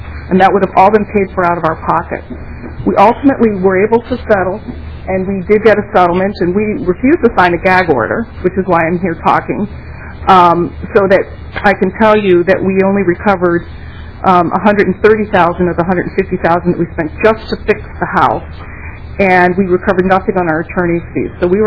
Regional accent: Shorty, Minnesota, United States; I'm from Shorty, Minnesota.

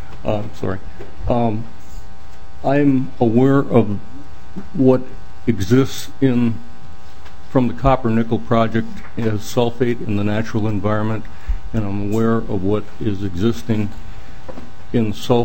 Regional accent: Stacy, Minnesota, United States; I'm from Stacy, Minnesota.

